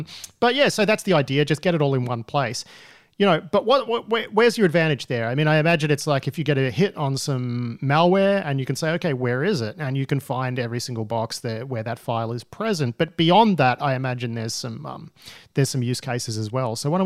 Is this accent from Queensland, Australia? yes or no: no; Melbourne, Victoria, Australia; I grew up in Melbourne and the main river that runs through Melbourne is the Yara.